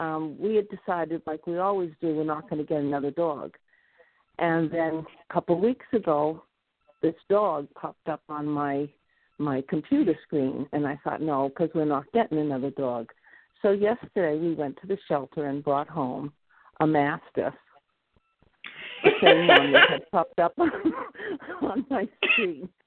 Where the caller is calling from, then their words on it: Esperance, New York, United States; I'm calling from Esperance, New York.